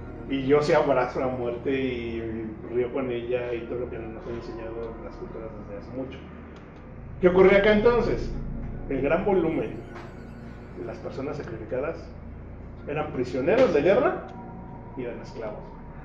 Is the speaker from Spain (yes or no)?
no; Mexico; porque eso como mexicanos nos han enseñado.